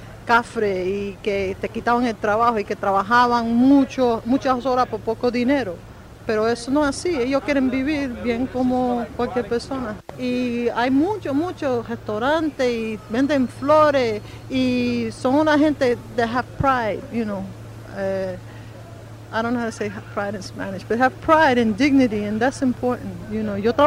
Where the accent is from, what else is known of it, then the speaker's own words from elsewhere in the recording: Puerto Rico; Al principio a mí me daba miedo y yo soy puertorriqueña, no hay por qué.